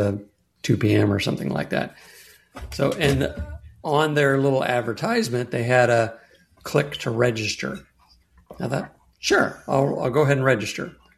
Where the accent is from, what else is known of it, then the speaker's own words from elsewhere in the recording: Texas, United States; I grew up in South Texas. We would have hurricanes that blew through. I grew up right on the coast. We were walking distance to the bayfront